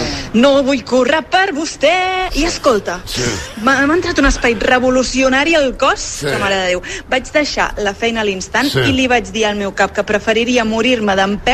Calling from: L'Hospitalet de l'Infant, Catalonia, Spain; de l'Hospitalet de l'Infant.

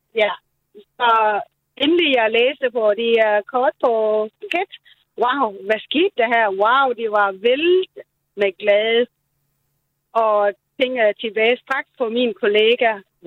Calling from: Vejle, Region of Southern Denmark, Denmark; Jeg er faktisk fra Vejle.

